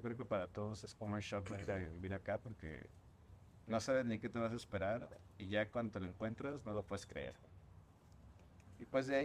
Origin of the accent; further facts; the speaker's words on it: Xalapa, Veracruz, Mexico; Sí, yo soy de Xalapa, Veracruz, una ciudad muy cultural. Yo me siento muy afortunado de haber crecido, de haberme educado en Xalapa.